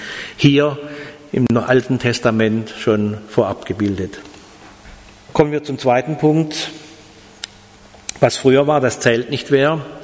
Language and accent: German; Heilbronn, Baden-Württemberg, Germany; Ich komme aus der Gegend von Heilbronn.